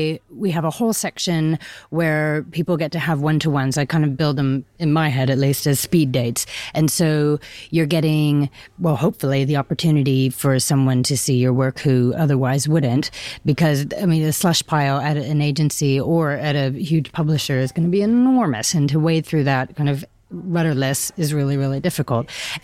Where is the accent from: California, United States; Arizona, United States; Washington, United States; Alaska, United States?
Washington, United States; Seattle; I love Seattle. And I'm from Seattle.